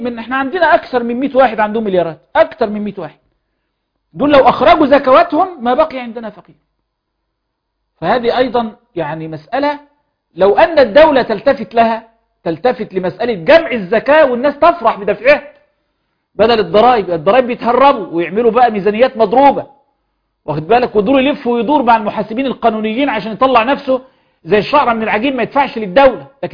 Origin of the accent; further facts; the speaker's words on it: Egypt; احنا عندنا في مصر لله الحمد مصر ليست دولة فقيرة